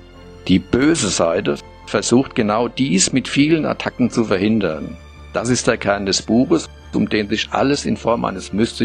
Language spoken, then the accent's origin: German; Oberroden, Hesse, Germany; born there; ich bin im Ortskern von Oberroden geboren und nicht in einer Klinik. Genauer, ich erblickte das Licht der Welt dort, wo heute meine Hausbar steht.